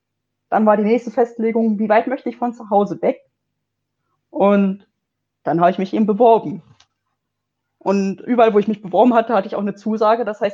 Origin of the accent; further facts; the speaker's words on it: Berlin, Germany; now in Dresden, Germany; Ich studiere jetzt seit 2016 in Dresden Verkehrsingenieurwesen und ich komme ursprünglich eigentlich aus Berlin.